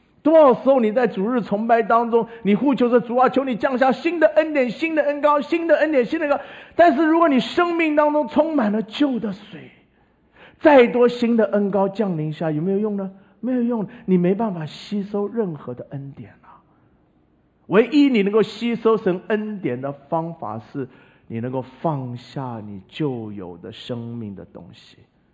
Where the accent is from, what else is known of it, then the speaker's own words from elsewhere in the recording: China; 你知道我们中国人呢、啊，凡事不过三嘛、啊、对不对